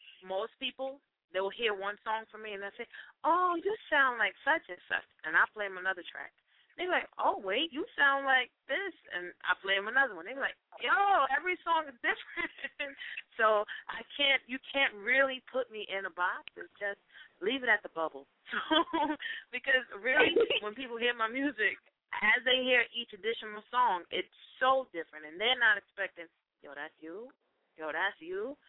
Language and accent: English; Brooklyn, New York, United States; I'm from Brooklyn.